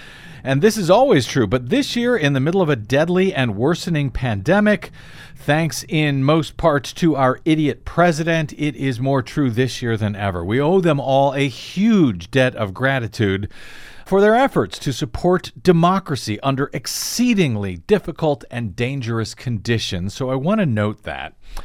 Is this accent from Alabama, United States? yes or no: no; Missouri, United States; my home state of Missouri's second largest county saw a coronavirus outbreak